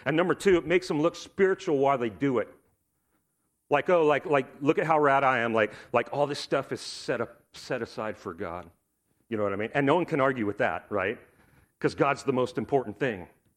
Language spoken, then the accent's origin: English; United States; I'm just going to call it Corbin because I'm an American.